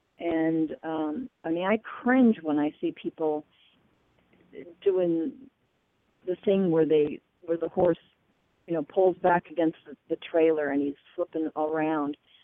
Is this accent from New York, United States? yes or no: no; Paso Robles, California, United States; And she came back to the United States and happened to have a clinic in my hometown of Paso Robles.